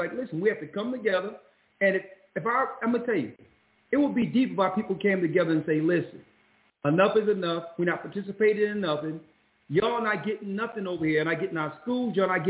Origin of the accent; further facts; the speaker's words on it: Philadelphia, Pennsylvania, United States; The majority of the time, I was growing up in Philadelphia, and here it is. I'm in my 50s now.